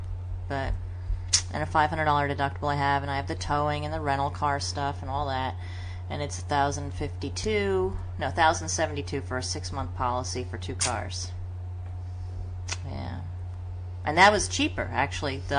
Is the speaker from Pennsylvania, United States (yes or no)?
no; New Jersey, United States; Now, I grew up in the Morris County area, and it was Taylor ham.